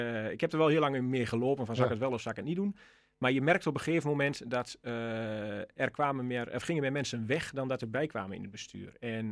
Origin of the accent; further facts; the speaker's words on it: Diepenheim, Overijssel, Netherlands; 44 jaar. Geboren en getogen in Diepenheim. Ik woon in Diepenheim met mijn vrouw en twee dochters.